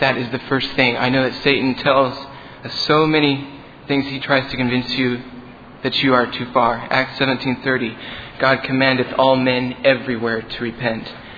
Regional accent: Holdrege, Nebraska, United States; from Holdridge, Nebraska.

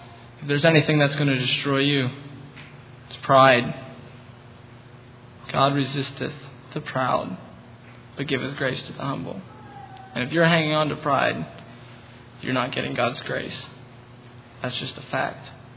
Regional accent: Dayton, Ohio, United States; I'm from Dayton, Ohio.

